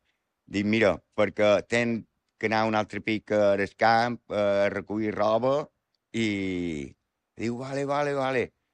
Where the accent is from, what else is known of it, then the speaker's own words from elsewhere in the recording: Petra, Balearic Islands, Spain; born there; Mon pare i ma mare van néixer a Petra, el meu germà va néixer a Petra, jo vaig néixer a Petra, i llavors varen, com he dit antes, varen venir quan jo tenia 2 anys aquí a la pagesia